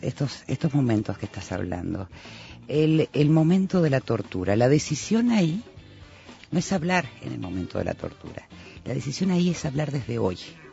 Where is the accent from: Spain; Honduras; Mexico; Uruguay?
Uruguay; soy uruguaya que me crié acá en la dictadura